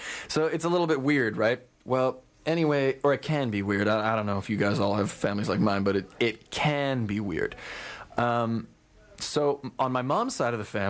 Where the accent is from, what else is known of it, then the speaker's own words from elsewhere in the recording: Calgary, Alberta, Canada; I grew up in Calgary